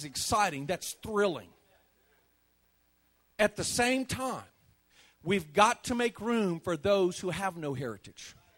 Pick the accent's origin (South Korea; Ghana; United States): South Korea; I was raised as the son of home and foreign missionaries. I grew up in Korea.